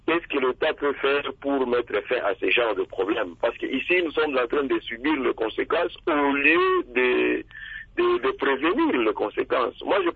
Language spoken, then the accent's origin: French; Kasumbalesa, Haut-Katanga, DR Congo; Je vous dis, ici chez nous, à Kasumbalesa, nous avions connu un problème de la construction là, anarchique.